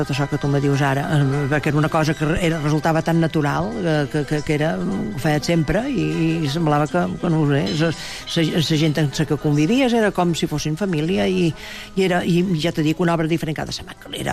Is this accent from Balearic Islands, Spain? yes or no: yes; Balearic Islands, Spain; venc de Menorca, d'un lloc on el teatre ha estat sempre una gran tradició, venc d'una família també de teatre